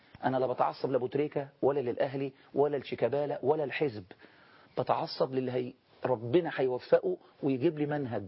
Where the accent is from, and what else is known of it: Egypt